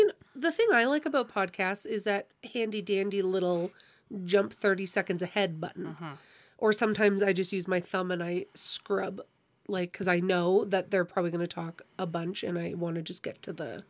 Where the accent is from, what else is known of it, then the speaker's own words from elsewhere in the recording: Canada; I guess, because we're Canadian, we're polite like that.